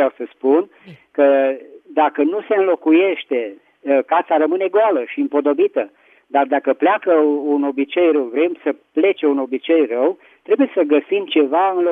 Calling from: Petroșani, Hunedoara County, Romania; din Petroșani.

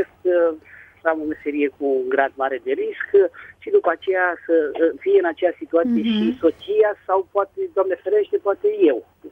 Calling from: Bucharest, Romania; sunt din București.

